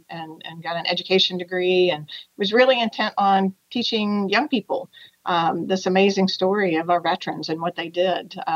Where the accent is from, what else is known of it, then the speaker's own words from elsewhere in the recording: Bedford, Virginia, United States; I grew up in Bedford